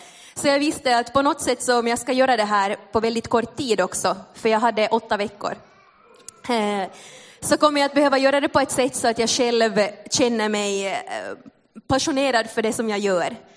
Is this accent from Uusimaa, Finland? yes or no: yes; Tenala, Uusimaa, Finland; now in Replot, Finland; jag är hemma från Tenala men har bott här i Österbotten sedan 09. Gifte mig med en österbottning, blev kvar här och bor på Replot tillsammans med min familj